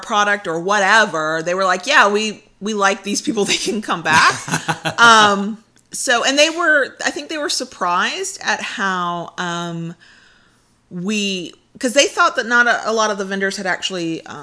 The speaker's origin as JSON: {"language": "English", "region": "Florida", "country": "United States", "said": "we're from Tampa Bay area, but we're going to be going to Ocala and we'll make this our home place"}